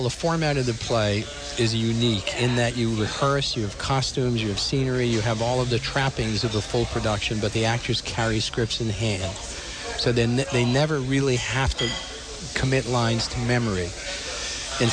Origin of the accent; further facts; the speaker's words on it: Boston, Massachusetts, United States; and I'm from Boston, and I originally, but I have a summer house up in Gloucester, Massachusetts.